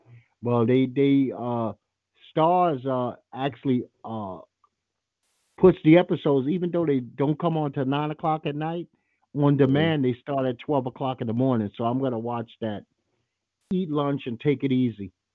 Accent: Trinidad & Tobago; No, I'm not from Jamaica. My wife will straighten you out in a second. I'm from Trinidad, dumbass.

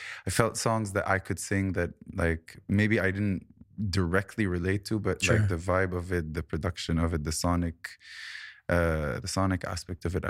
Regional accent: Beirut, Beirut Governorate, Lebanon; This was in Beirut. Yeah. I was born and raised in Beirut. Yep. So it all started over there.

